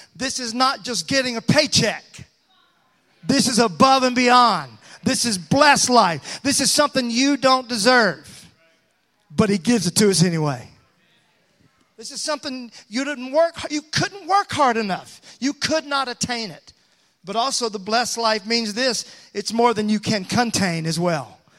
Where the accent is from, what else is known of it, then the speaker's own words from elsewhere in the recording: Mississippi, United States; I'm from Mississippi, and we would say right chair, right now.